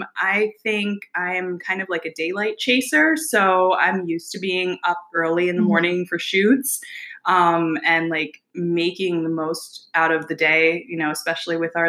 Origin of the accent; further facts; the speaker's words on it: New York City, New York, United States; So I grew up in Chelsea.